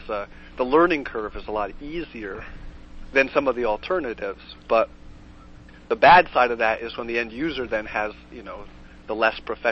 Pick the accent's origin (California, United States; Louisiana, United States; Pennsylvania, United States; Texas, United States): Pennsylvania, United States; Scranton; now in New Jersey, United States; But I'm normally from Scranton.